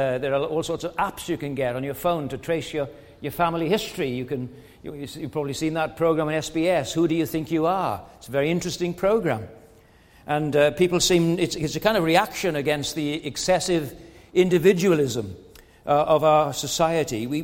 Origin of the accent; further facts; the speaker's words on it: Wales, United Kingdom; I'm Welsh, so I can say this.